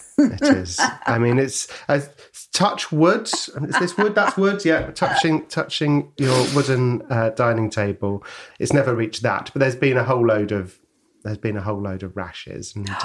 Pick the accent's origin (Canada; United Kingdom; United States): United Kingdom; London; born or raised there; also born or lived in Brighton